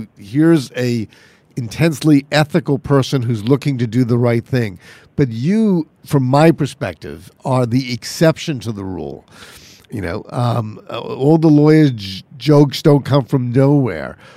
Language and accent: English; New York City, New York, United States; I'm born and bred in New York City, Margaret, and in New York, in Manhattan in particular, the divorce rate is definitely higher.